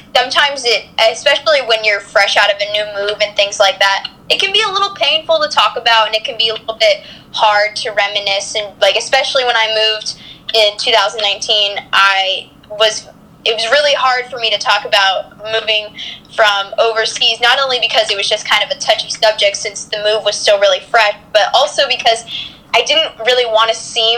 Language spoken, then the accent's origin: English; San Diego, California, United States; born there; also born or lived in Charlottesville / Japan; now in Northern Virginia, United States; I usually just say I was born in San Diego and then I lived in Charlottesville and moved to Japan, and now I live in Northern Virginia.